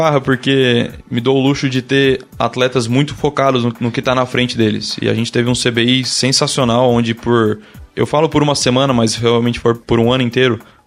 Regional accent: Criciúma, Santa Catarina, Brazil; Eu sou de Criciúma, sou natural de Sara, na real, né? Mas eu fui criado em Criciúma.

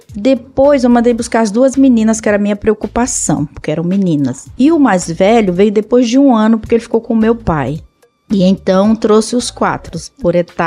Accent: Alagoas, Brazil; moved away as an adult; now in São Paulo, Brazil; Isso, é. Uma cidadezinha do interior.

